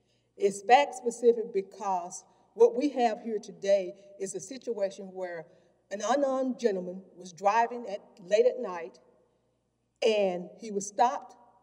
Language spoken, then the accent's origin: English; Mississippi, United States; the court in Mississippi, my home state.